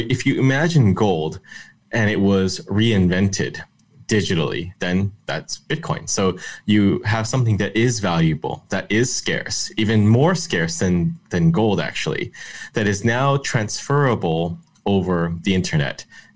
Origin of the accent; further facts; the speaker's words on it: Canada; Even though I'm Canadian